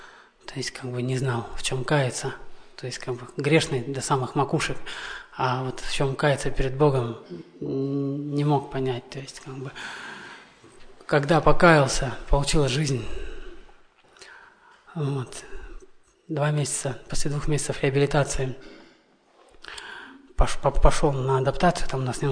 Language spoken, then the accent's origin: Russian; Berdsk, Novosibirsk Oblast, Russia; я сам из Бердска, это Новосибирская область.